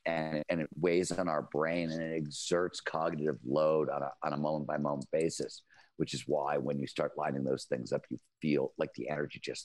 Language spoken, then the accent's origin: English; Cleveland, Ohio, United States; I grew up in Cleveland, Ohio, blue collar steel mill town in the 70s.